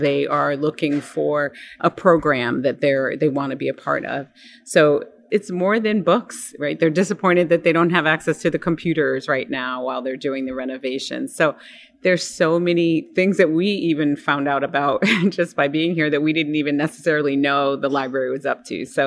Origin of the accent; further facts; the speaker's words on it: Hartford, Connecticut, United States; also born or lived in Harlem, New York; I grew up here in Hartford. I grew up in the projects. My mother was a single parent. She had my brother and I. By the time she was 22, she left Harlem, where we were born, and came here by herself with two little babies.